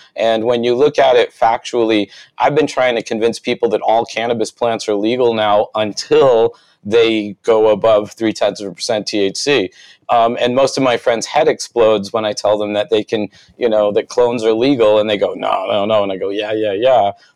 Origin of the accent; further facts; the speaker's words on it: Rhode Island, United States; I'm from Rhode Island